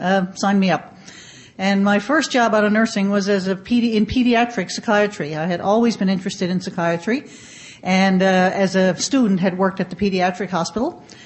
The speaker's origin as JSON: {"language": "English", "region": "Newfoundland and Labrador", "country": "Canada", "lives_now": "Nova Scotia, Canada", "said": "And I'm originally from Eastern Canada, and when I retired last year, moved back sort of home. I'm in Nova Scotia now, which is still attached to Canada. I'm from the island of Newfoundland and Labrador."}